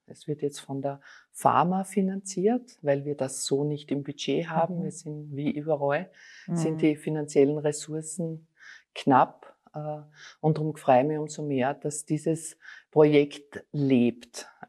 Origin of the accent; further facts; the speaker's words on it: Styria, Austria; also ich bin eine Steirerin, komme aus der Steiermark